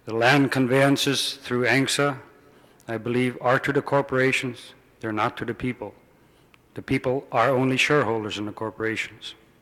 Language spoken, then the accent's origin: English; Kotzebue, Alaska, United States; I'm from Kotzebue. I've been raised and born here. I spent about 9 years out for school.